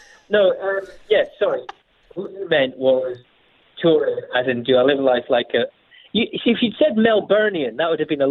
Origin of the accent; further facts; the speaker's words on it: Edinburgh, Scotland, United Kingdom; I'm from Edinburgh. I know I'm from Scotland.